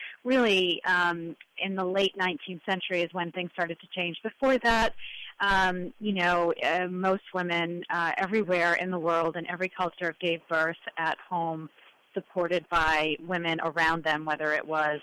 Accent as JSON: {"language": "English", "country": "United States", "said": "I think that especially being an American woman, we have this sense, an arrogant sense really, that the way we do things in this country are the best in the world."}